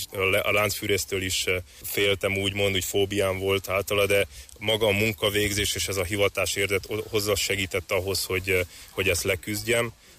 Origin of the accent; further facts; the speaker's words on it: Mezőpanit, Mureș County, Romania; moved away as an adult; also born or lived in Marosvásárhely; now in Budapest, Hungary; Mezőpanitban születtem, onnan jöttem, és Marosvásárhely és környékén tevékenykedek